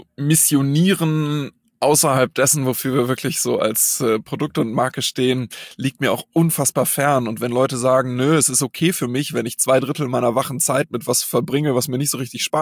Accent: Germany; born there; also born or lived in Switzerland / Sweden; now in Hamburg, Germany; Also ich bin geboren in Deutschland, ich war zwischendrin in der Schweiz 5 Jahre, war dann nochmal in Deutschland in der Nähe von Düsseldorf, dann war ich 7 Jahre in Schweden, da habe ich Abitur gemacht, bin zum Studium zurück nach Hamburg gekommen und dann hier so ein bisschen hängen geblieben

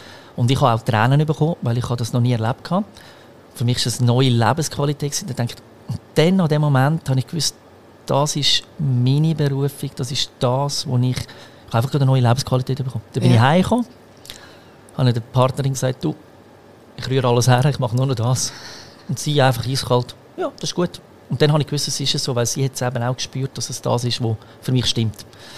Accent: Switzerland; also born or lived in Croatia; Ich bin in Kroatien geboren und eigentlich gerade nach der Geburt in die Schweiz gekommen. Darum die Sprache besser Schweiz als Kroatisch.

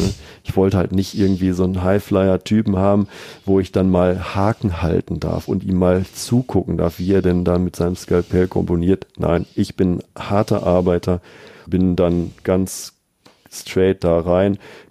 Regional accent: Bielefeld, North Rhine-Westphalia, Germany; nahe meiner Heimatstadt Bielefeld

